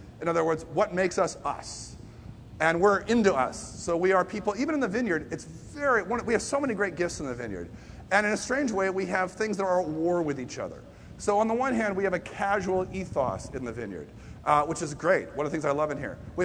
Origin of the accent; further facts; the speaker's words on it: Boston, Massachusetts, United States; I am a Bostonian. I'm in that set. I'm an American.